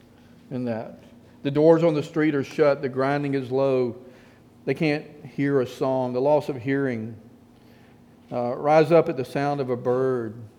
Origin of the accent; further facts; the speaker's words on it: Zachary, Louisiana, United States; my hometown of Zachary